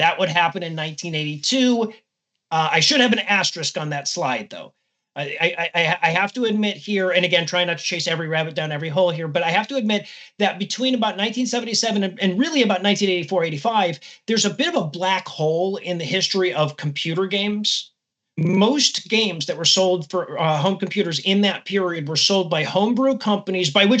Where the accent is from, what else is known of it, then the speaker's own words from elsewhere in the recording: United States; I'm an American. So we didn't have the ZX Spectrum back then.